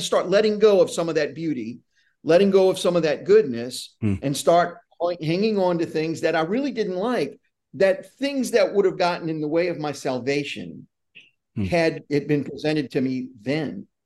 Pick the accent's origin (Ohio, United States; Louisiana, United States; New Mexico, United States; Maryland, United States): Louisiana, United States; New Orleans; But I am from New Orleans. I live right outside of New Orleans in a suburb called Metairie, which is a heavily populated area that most people who are familiar with New Orleans, they know Metairie. We're right next door. So I was born and raised here.